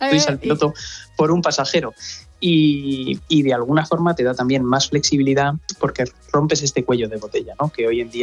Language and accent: Spanish; Zaragoza, Aragon, Spain; Entonces, yo soy maño